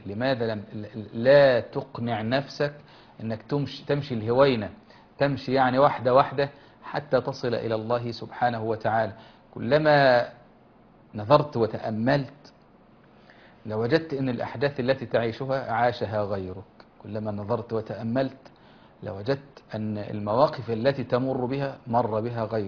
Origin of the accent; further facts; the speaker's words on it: Egypt; في الرمضاء درجة الحرارة لما جت عندنا في مصر وتجاوزت 45 والكلام ده